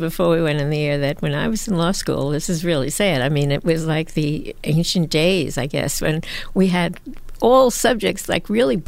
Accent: New York, United States; let's say I'm a Yankee fan, let's say, because I grew up in New York

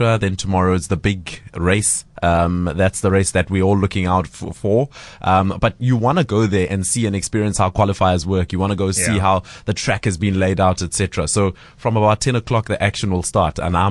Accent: South Africa; I've never seen it in my home country. That's why I made the trek from Joburg to Cape Town to see this live.

